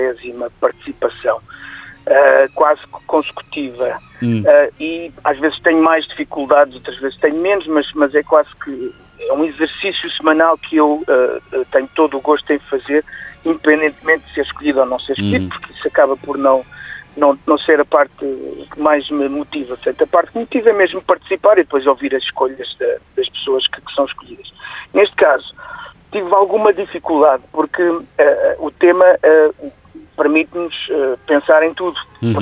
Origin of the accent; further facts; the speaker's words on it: Lisbon, Portugal; eu sou de Lisboa, e estou por estes dias aqui na Ericeira